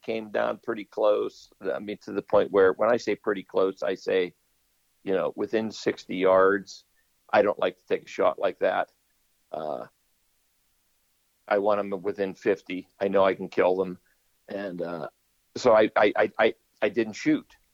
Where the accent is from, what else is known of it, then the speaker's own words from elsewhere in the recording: Pennsylvania, United States; I mean, I am a hick from Western PA, but I just never drove a tractor.